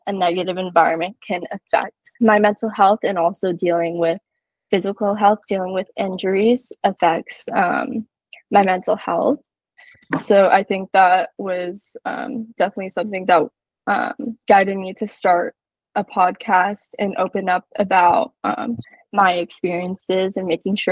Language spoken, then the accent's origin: English; California, United States; Yeah, so I'm from Southern California. I live in San Diego, and I go to high school.